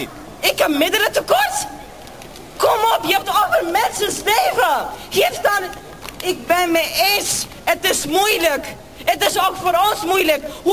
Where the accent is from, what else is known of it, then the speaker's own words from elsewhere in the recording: Netherlands; Ik ben een Nederlandse.